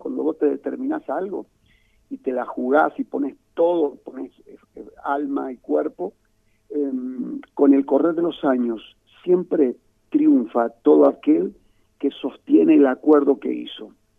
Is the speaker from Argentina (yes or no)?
yes; Bowen, Argentina; born there; moved away as an adult; also born or lived in Buenos Aires; Yo nací en Bowen, me fui en el año 80 a Buenos Aires, viví 10 años en Buenos Aires, y allá por el 90 volvimos, ¿no?